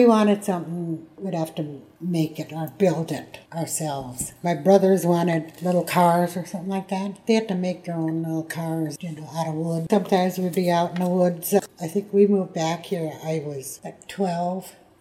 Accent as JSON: {"language": "English", "town": "White Earth", "region": "Minnesota", "country": "United States", "tie": "born there", "said": "I was born in White Earth."}